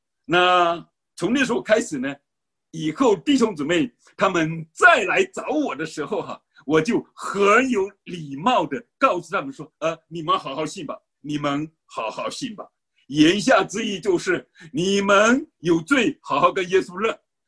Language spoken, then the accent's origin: Chinese; Fujian, China; 因为我自己在福建的农村里面长大，所有的亲戚朋友呢都是拜佛的。